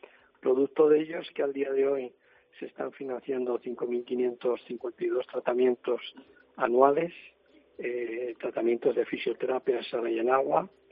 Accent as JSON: {"language": "Spanish", "town": "Madrid", "region": "Community of Madrid", "country": "Spain", "said": "Yo soy de Madrid."}